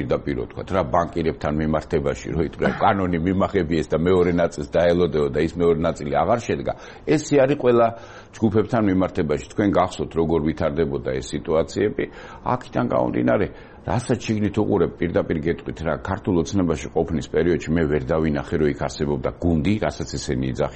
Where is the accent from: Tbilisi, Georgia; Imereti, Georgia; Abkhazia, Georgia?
Tbilisi, Georgia; მე ავლაბარში გაზრდილი ვარ, იქ ხა ძალიან ბევრი მეგობარი მყავს, იქ გავიზარდე, ნუ ბავშვობა მთელი იქ არის და საკმაოდ კარგი ურთიერთობა მაქვს როგორც სომხებთან, ისე ადგილობრივ მოსახლეობასთან